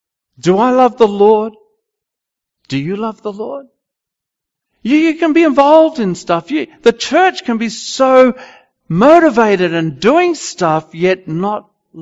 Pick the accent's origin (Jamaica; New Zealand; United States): New Zealand; I was from New Zealand, went there.